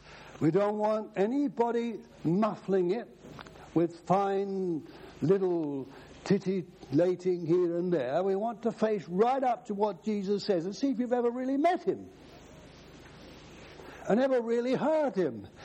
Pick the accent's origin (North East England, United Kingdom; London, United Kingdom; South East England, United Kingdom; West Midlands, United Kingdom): London, United Kingdom; born there; I was born in the East End of London.